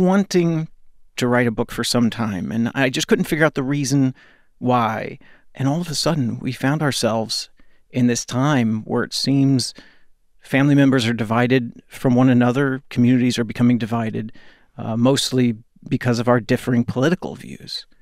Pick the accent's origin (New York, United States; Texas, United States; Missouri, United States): Texas, United States; For a little gay boy growing up in Texas, it was about as stacked a deck as you could get, I'll tell you that.